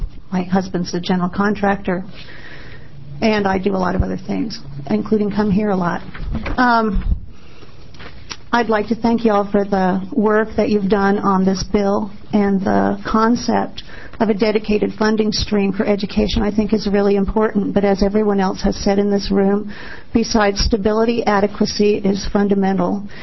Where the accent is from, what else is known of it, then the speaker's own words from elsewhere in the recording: Eugene, Oregon, United States; I'm from Eugene.